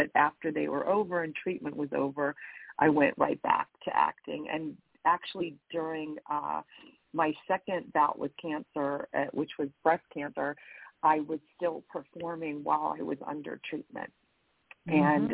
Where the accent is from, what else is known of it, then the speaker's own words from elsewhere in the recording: New York, United States; born there; I was born on Long Island, and I was like, I want to go back to New York.